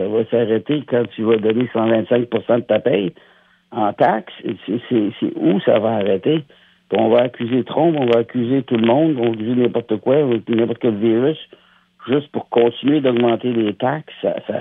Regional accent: Quebec, Canada; moved away; Le problème, là, oublie pas, là, ça fait 40 ans que j'ai quitté le Québec.

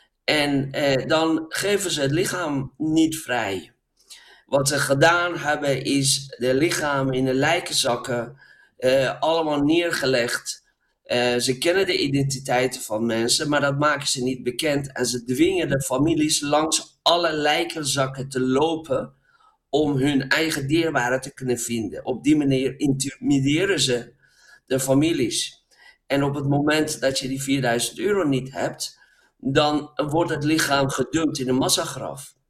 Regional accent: Karaj, Alborz, Iran; En in de Karaj, de stad waar ik vandaan kom, waar ook mijn eerste boek over ging

